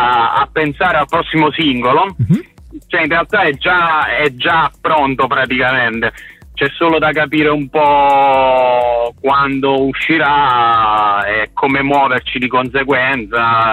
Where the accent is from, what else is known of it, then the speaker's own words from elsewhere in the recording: Apulia, Italy; noi, essendo pugliesi, non abbiamo, almeno nella provincia di Foggia, da dove veniamo